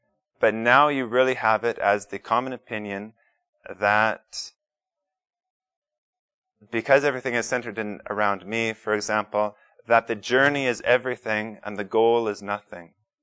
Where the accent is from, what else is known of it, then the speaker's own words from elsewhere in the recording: British Columbia, Canada; I was on the bus down to Vancouver before my plane out of British Columbia, my hometown province.